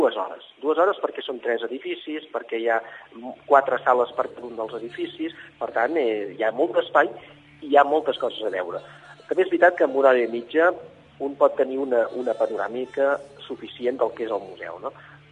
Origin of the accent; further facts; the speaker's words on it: Vilafranca del Penedès, Catalonia, Spain; jo per exemple no visc a l'Espluga de Francolí, jo sóc de Vilafranca